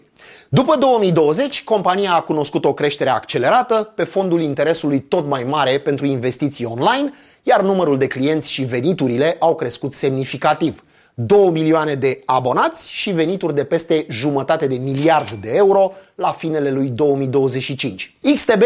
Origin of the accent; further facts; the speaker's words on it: Romania; vorbe de duh care nouă, ca români, ne sunt picurate în ureche de mici copii